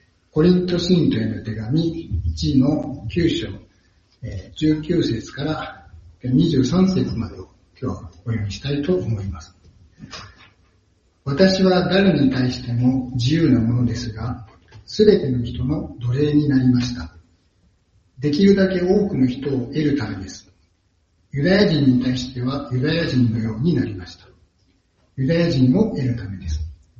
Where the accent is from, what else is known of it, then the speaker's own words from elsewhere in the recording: Hiroshima, Japan; で私は広島出身で